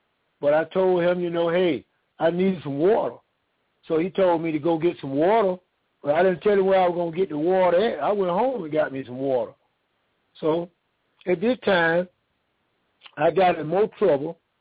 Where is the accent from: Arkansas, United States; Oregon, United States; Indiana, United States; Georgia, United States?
Georgia, United States; As my time growing up in Fulton County, I stayed in trouble.